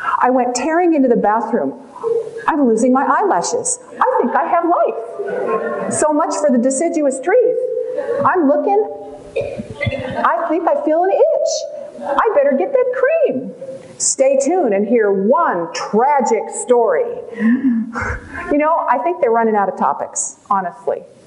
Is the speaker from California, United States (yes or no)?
yes; California, United States; I mean, I'm from California.